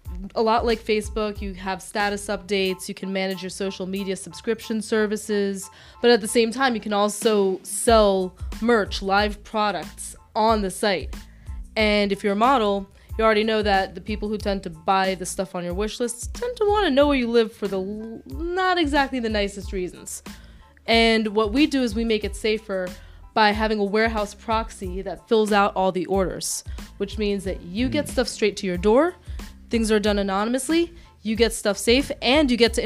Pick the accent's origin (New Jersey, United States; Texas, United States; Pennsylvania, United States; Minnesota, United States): New Jersey, United States; Englewood; I'm from Englewood, New Jersey, and I work as chief marketing officer of a new tech startup called CanBased.